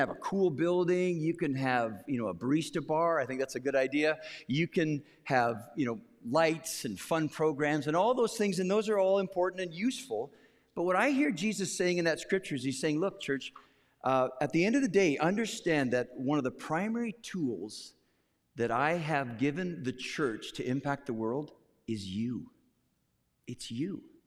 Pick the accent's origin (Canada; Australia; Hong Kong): Canada; Western Canada; I grew up in Western Canada.